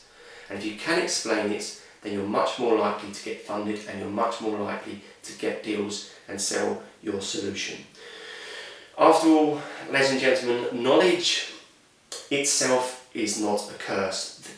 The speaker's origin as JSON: {"language": "English", "country": "United Kingdom", "said": "or it could be because I'm British and I don't want to take up other people's time"}